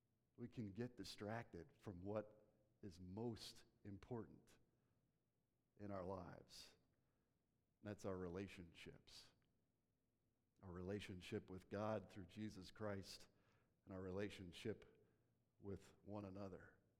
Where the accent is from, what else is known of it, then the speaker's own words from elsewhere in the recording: Hershey, Pennsylvania, United States; So, as Barry said, I grew up in Hershey, Spring Creek congregation there